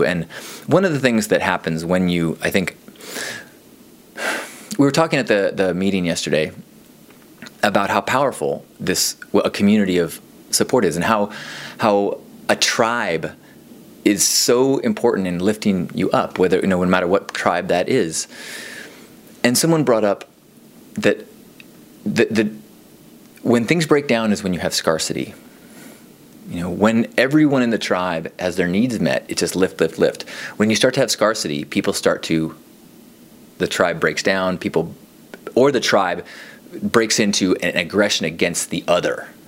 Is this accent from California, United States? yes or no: yes; California, United States; As a Californian, we don't do that very much, but apparently you can get places without cars.